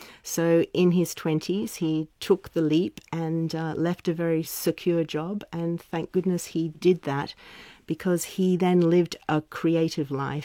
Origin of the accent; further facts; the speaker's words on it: Brisbane, Queensland, Australia; I grew up in Brisbane, Australia, which back then was a large country town, really. Now it's quite a city.